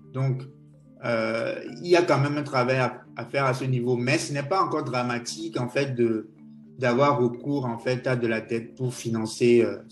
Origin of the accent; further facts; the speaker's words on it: Togo; J'ai grandi au Togo, donc je sais qu'en fait, on a cette tendance, en tant que Togolais, à ne pas vouloir s'endetter